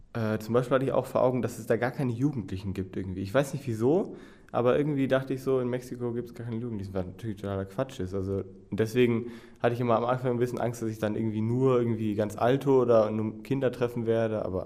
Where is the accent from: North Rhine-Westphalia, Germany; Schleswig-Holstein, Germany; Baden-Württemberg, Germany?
North Rhine-Westphalia, Germany; Essen; ich komme aus Essen-Horst irgendwie so, da kennt man so jeden